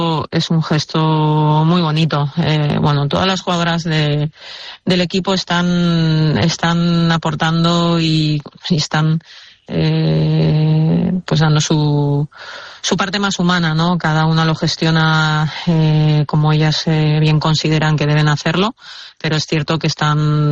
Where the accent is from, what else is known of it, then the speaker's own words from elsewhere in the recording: Torrent, Valencian Community, Spain; Sí, yo soy de Torrente, sí, sí.